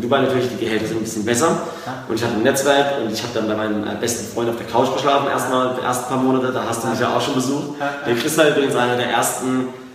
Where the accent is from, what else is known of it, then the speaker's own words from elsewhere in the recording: Karlsruhe, Baden-Württemberg, Germany; accent: Karlsruhe dialect; die besser Deutsch spricht als ich in meinem karlsruherischen Dialekt.